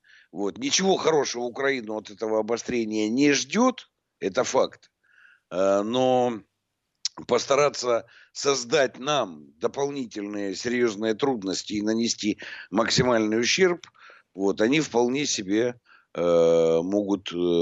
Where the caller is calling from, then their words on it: Omsk Oblast, Russia; вот я, знаете, слушатель из Омской области